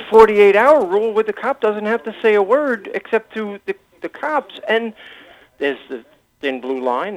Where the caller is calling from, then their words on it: Brentwood, New York, United States; Brentwood.